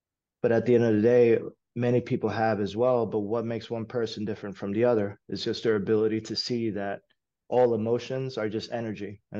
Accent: New York City, New York, United States; I grew up in New York City, so it was a no-brainer.

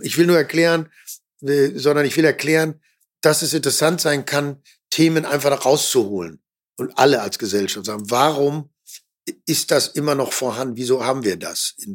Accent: North Rhine-Westphalia, Germany; und ich komme ja noch aus dem Ruhrgebiet, ich bin groß geworden in einem sozialdemokratischen Kernland

